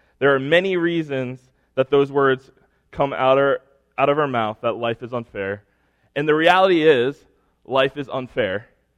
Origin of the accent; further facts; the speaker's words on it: St. James, New York, United States; I grew up on Long Island. I grew up in St. James. I went to Smithtown East.